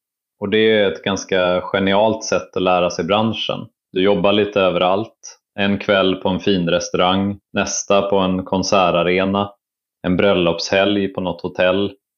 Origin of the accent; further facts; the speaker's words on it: Västerås, Västmanland County, Sweden; Jag är från Västerås, industristad.